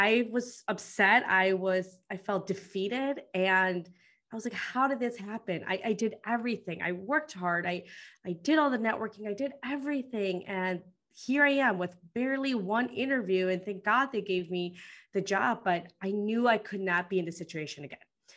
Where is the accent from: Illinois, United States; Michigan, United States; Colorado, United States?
Illinois, United States; Chicago; I came from Chicago. So usually around this time is probably like around the teens, maybe 20s.